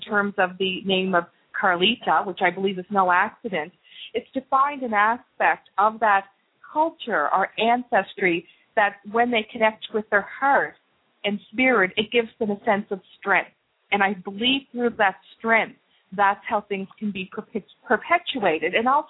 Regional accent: Cape Breton Island, Nova Scotia, Canada; although I'm from Cape Breton Island, I leave the island, but I take the ancestry and the energy of the people with me through my accent.

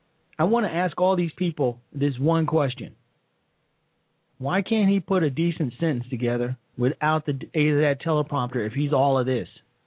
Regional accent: Chicago, Illinois, United States; Commentator, again, my hometown newspaper, the Chicago Sun-Times.

